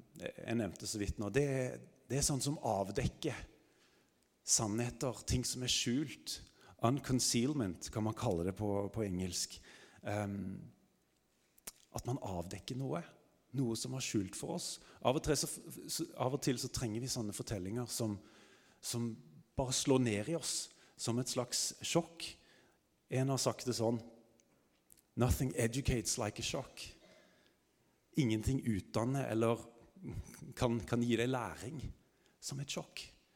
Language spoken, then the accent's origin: Norwegian; Stavanger, Rogaland, Norway; Jeg er fra Stavanger